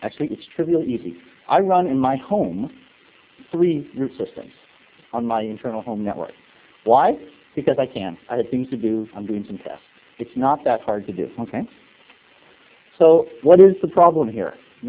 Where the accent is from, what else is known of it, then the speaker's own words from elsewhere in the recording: United States; now in Canada; Having lived in Canada for a while, I'm actually originally American, but I've lived in Canada for quite some time. So because I'm now Canadian